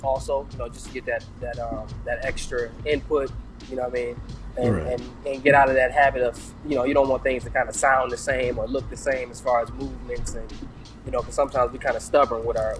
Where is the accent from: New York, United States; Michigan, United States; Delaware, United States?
Michigan, United States; Detroit; Well, I was born and raised in Detroit. I've been doing music since I was 11.